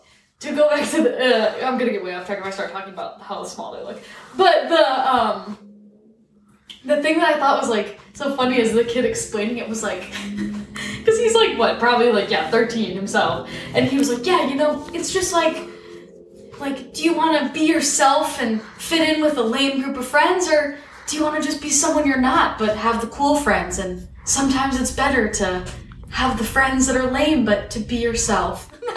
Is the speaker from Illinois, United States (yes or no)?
yes; Illinois, United States; I'm from Illinois.